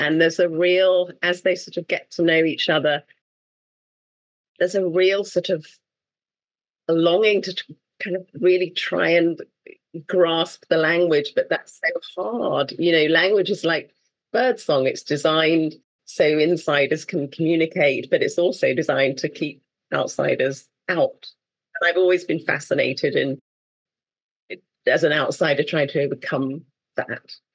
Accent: Wales, United Kingdom; and I'm Welsh. I mean, I grew up in Wales, and it's different now.

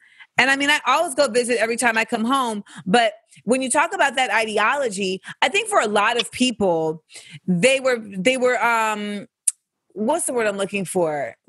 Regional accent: Florida, United States; because I grew up in Florida from like 8 to 18.

